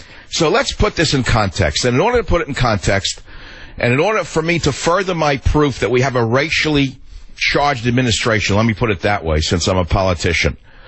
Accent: New York, United States; I grew up in New York, so I'll go back to that as an example.

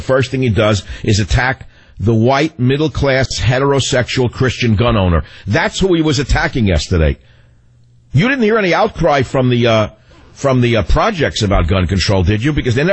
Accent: New York City, New York, United States; You know, when I grew up in New York City, there was a thing called the Sullivan Law.

